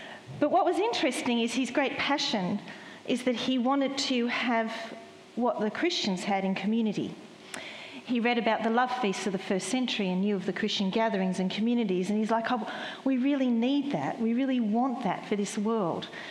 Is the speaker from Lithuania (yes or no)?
no; Australia; accent: Australian; My accent is Australian.